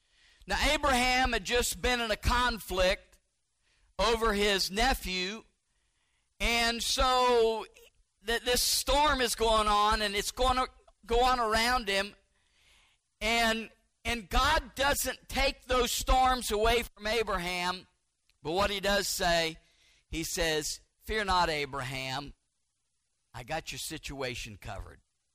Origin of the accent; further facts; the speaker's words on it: Lima, Ohio, United States; born there; also born or lived in Tennessee / Illinois; As a boy, I was born in Lima. We went from Lima to Tennessee, to Rockport, Illinois, to Bloomington, Illinois, and back to Lima, then back to Tennessee.